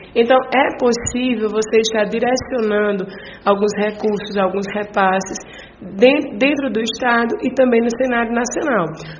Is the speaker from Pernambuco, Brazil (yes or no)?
yes; Pernambuco, Brazil; e represento como pernambucana, como agreste setentrional.